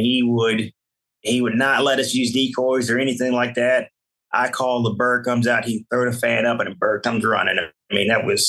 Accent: Louisiana, United States; also born or lived in Tennessee, United States; So I'm originally from Louisiana. I tell people that Tennessee's home for me. Tennessee saved me. Louisiana raised me. But now being here in Texas

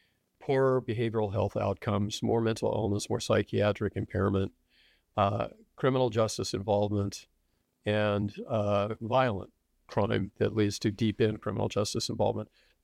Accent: Texas, United States; And I was born and raised in Texas, so I get to say that.

